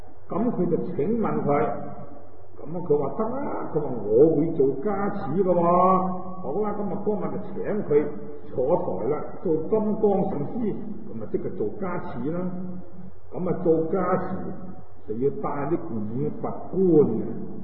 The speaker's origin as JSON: {"language": "Cantonese", "country": "China", "said": "咁弥勒菩萨在我哋中国人嚟讲咧，咁啊亦都咧好出名啊。"}